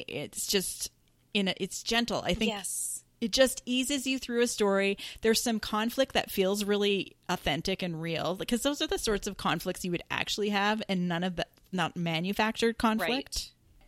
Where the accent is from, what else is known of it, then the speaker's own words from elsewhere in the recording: Canada; We're Canadian. So it's very important, that distinction.